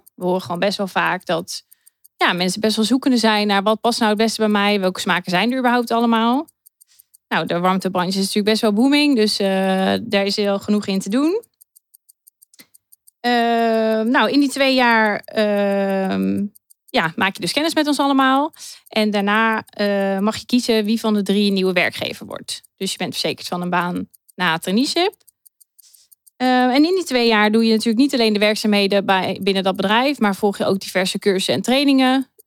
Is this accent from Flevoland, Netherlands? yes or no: no; Utrechtse Heuvelrug, Utrecht, Netherlands; Ik ben 29 jaar. Ik ben geboren en getogen in Utrecht-Heuvelrug.